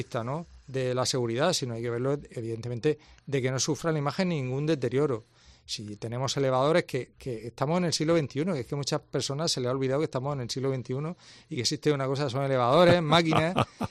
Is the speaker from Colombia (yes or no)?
no; Region of Murcia, Spain; Pues hombre, ya que soy murciano, voy a decir que sí.